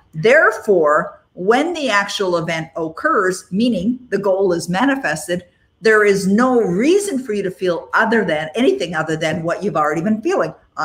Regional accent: Ontario, Canada; I don't live in the United States. I'm a Canadian. I live in the nation's capital of city of Ottawa

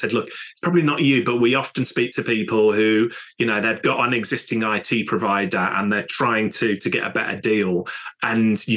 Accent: United Kingdom; But I was scared, because we're British, Danny. I was scared to talk about money.

